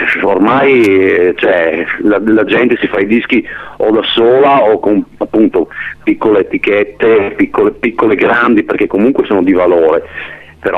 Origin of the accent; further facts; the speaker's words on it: Pordenone, Friuli-Venezia Giulia, Italy; Sì. No, noi siamo di Pordenone.